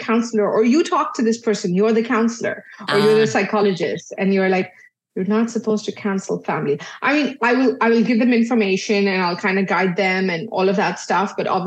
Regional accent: Dubai, United Arab Emirates; so I was born and brought up in Dubai, but I'm originally Indian. So my parents are Indian

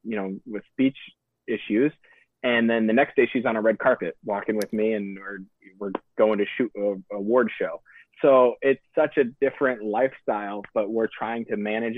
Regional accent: Illinois, United States; I grew up in Illinois on a farm, so technically I am too

